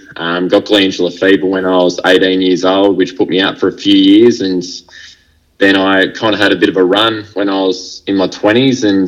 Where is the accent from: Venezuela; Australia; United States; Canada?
Australia; New Norfolk, Tasmania; I'm from a small country town called New Norfolk. So I'm from Tasmania, about 8,000 people, and I actually lived out in pretty much like a little shire, my mates call it. But yeah, not many people out there. There was about 100 people.